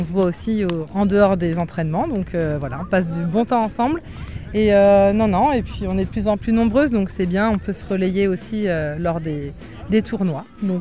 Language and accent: French; Nantes, Pays de la Loire, France; Oui, on vient de Nantes